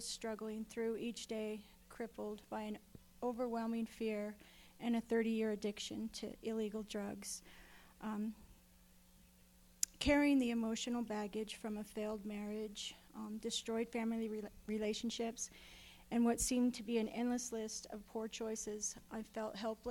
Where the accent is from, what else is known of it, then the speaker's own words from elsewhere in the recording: Oregon, United States; now in Missoula, United States; I'm from Oregon, and I've been a student at Missoula Women's Outreach Center for 11 months now.